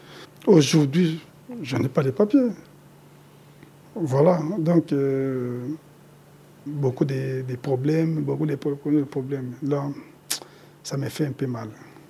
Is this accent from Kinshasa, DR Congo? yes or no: yes; Kinshasa, DR Congo; moved away as an adult; Je suis congolais, Kinshasa. Je suis venu dans les visas, mais il fallait que je parte.